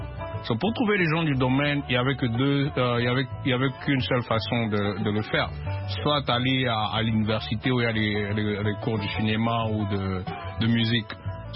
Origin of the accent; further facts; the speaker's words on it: Lubumbashi, Haut-Katanga, DR Congo; Ouais, je suis Congolais.